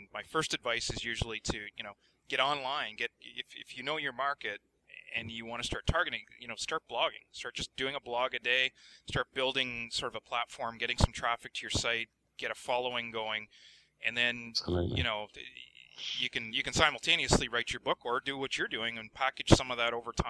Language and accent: English; Canada; I think we're frankly just confused, and I'm from Canada, by the way, but not from America